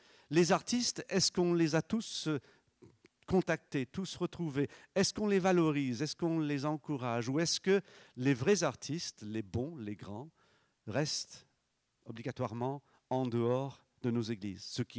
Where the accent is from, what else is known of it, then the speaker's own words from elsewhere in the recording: England, United Kingdom; also born or lived in Kolkata, India; je suis né dans une famille chrétienne. Je suis né à Calcutta, en Inde, mais ça, c'est comme un fait divers. Et ensuite, j'ai passé la plupart de ma vie en Angleterre.